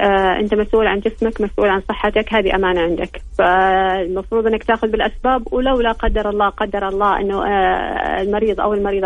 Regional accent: Saudi Arabia; عندنا حسب اللي موجود عندنا في السعودية نبدأ من سن 40 عادة

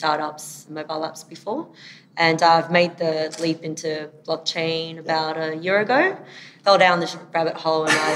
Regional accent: Sydney, New South Wales, Australia; I'm from Sydney, but in Melbourne today.

